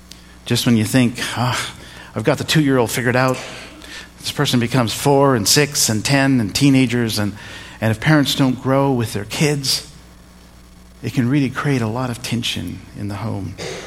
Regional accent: India; also born or lived in Canada; I grew up in India. I didn't grow up in Canada. I was born there. I spent most of the first 18 years of my life.

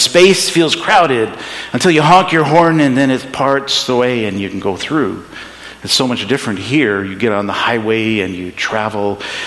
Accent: India; I grew up in India, and traveling in India is so much different than traveling here.

